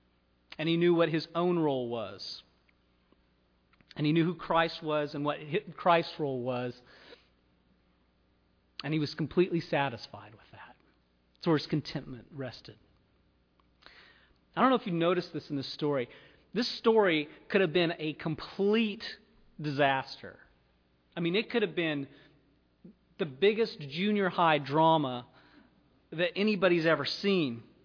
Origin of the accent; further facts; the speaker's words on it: California, United States; now in Mississippi, United States; Many of you know, I grew up in California. God alone knows how I ended up in Mississippi. But I grew up about an hour and a half drive from Yosemite National Park, born and raised there my whole life